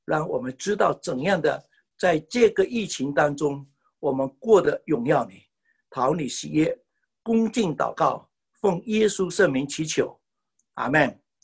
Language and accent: Chinese; Malaysia; 我是马来西亚的